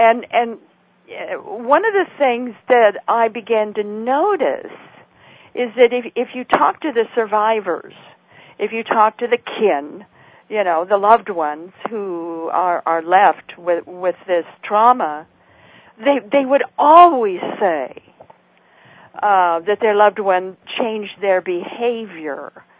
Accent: Idaho, United States; My former husband was a crop duster, and I'm from Idaho. And in Idaho, the bees are protected by law.

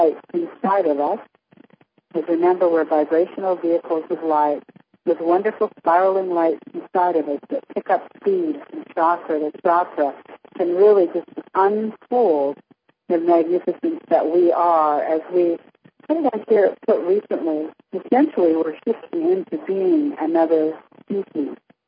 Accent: Washington, United States; And I'm from Washington State, where Bob and I live in a very, very rainy area.

